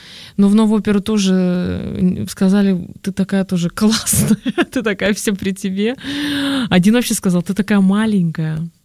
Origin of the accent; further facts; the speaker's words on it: Russia; Наверное, что-то русское, народное, я же из России.